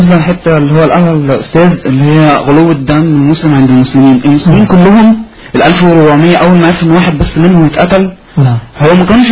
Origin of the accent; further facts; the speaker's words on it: Egypt; طب إحنا مصريين مالناش دعوة بيهم